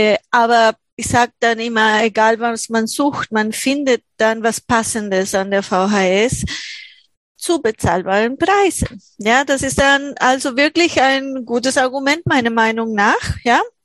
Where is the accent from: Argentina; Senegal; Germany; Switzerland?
Argentina; Ich komme aus Argentinien, das ist eine ganz schlimme Frage für mich.